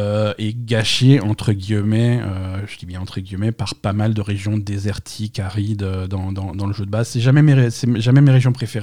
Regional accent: Grand Est, France; je suis alsacien

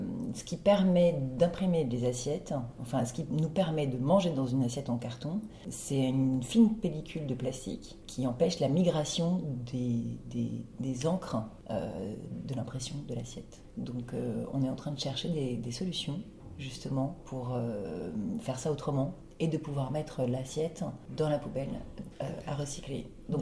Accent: Brazil; French is a second language; now in France; Moi, brésilienne, j'ai passé mon enfance au Brésil.

